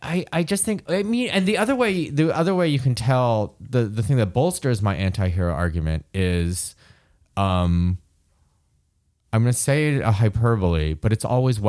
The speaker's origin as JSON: {"language": "English", "region": "Michigan", "country": "United States", "tie": "born or raised there", "said": "I remember watching that because I grew up in Michigan, right?"}